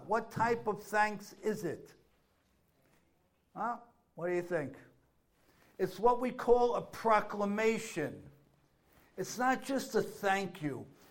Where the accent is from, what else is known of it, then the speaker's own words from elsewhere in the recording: New York, United States; I'm from New York. Nothing you can do will make me feel bad.